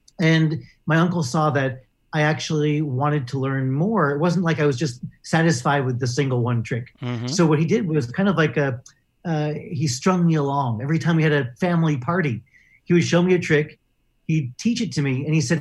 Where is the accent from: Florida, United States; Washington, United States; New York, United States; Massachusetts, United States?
New York, United States; I performed little magic shows in my hometown growing up in Westchester County.